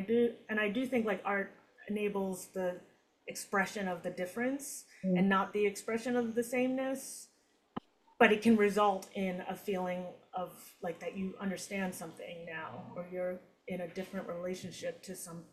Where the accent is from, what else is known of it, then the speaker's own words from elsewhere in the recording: United States; I'm an American. I'm culturally an American.